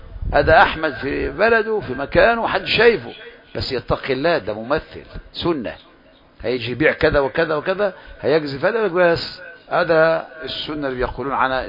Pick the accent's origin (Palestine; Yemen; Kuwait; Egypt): Egypt; خصوصا عندنا في مصر